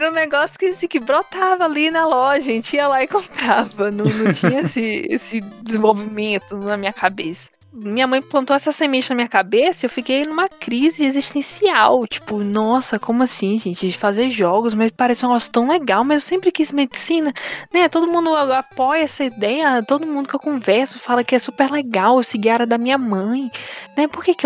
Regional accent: Bahia, Brazil; Ou advocacia, que era outra área também, que era a favoritinha desse interior baiano de onde eu vim.

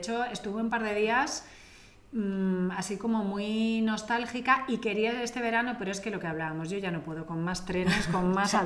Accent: Lloret de Mar, Catalonia, Spain; en mi pueblo está a una hora de Barcelona, entonces había mucha gente que venía los fines de semana

